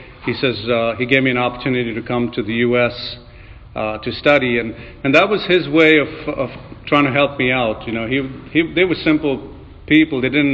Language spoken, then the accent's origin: English; Mumbai, Maharashtra, India; But I grew up in Bombay. I grew up a mile from the Arabian Sea. You know, it was a really nice area, right on that coast, right on the coast there, is the big film industry.